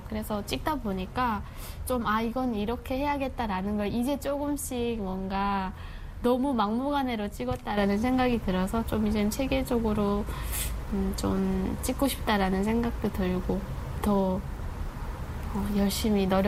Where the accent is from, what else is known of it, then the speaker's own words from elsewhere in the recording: North Korea; now in South Korea; 저는 2009년도에 탈북을 해서